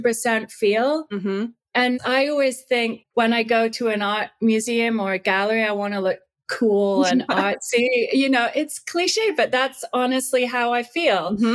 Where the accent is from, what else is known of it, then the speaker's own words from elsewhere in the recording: Canada; I grew up in Canada, completely off the grid with no running water or electricity.